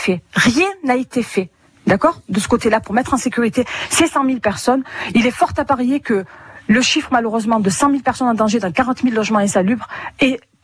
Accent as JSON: {"language": "French", "town": "Marseille", "region": "Provence-Alpes-Côte d'Azur", "country": "France", "tie": "born or raised there", "said": "Je suis née à Marseille et je suis née dans des bidonvilles au nord de la ville. À l'Estac, j'y ai grandi et ma famille y est restée jusqu'au milieu des années 90."}